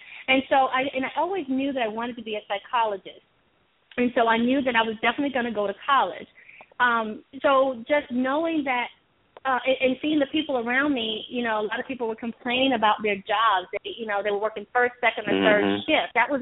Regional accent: Toccoa, Georgia, United States; Tocoa, Georgia. My Georgia

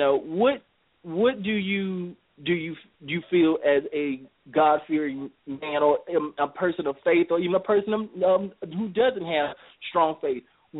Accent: Charlotte, North Carolina, United States; I'm actually from Charlotte, North Carolina.

